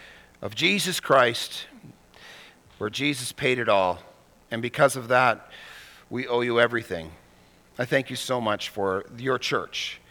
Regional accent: Manitoba, Canada; And I grew up in Manitoba, was born in Manitoba, grew up cheering for that team.

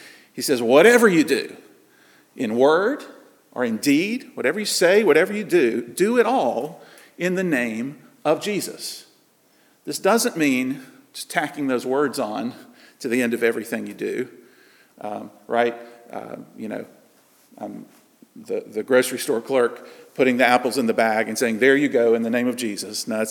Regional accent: South Carolina, United States; I'm a guy from South Carolina. You know, I'm married, I have three children.

